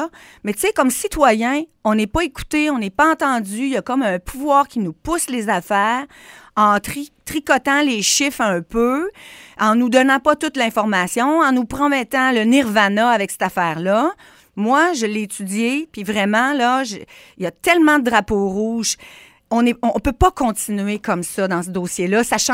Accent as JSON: {"language": "French", "town": "Quebec City", "region": "Quebec", "country": "Canada", "tie": "born or raised there", "said": "Moi, je suis née à Québec. J'ai vécu toute ma vie à Québec. Québec, c'est ma maison. Québec, c'est chez moi."}